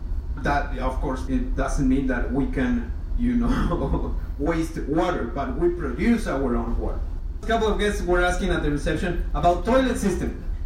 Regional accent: Quito, Pichincha, Ecuador; I'm originally from Quito.

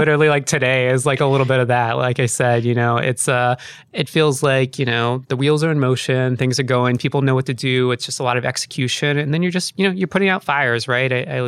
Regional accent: Texas, United States; also born or lived in New Orleans; Like I mentioned I'm from Texas. I lived in New Orleans for a little while.

